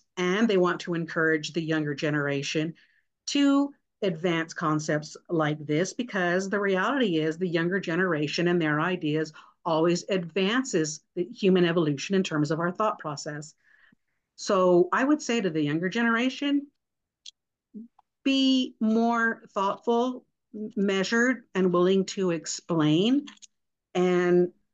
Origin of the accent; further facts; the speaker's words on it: Texas, United States; moved away; I mean, I come from South Texas, and it's interesting because I moved to Colorado.